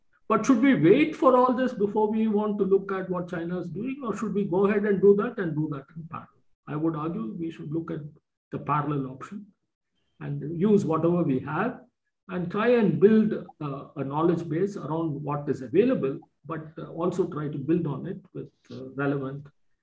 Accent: India; we do all the good things for the reason that we are Indian. And I mean, that's the dream with which we grew up, okay?

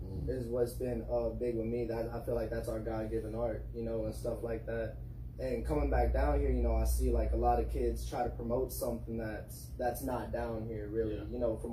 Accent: New Orleans, Louisiana, United States; growing up in New Orleans, I definitely had the creative energy around me from a young age.

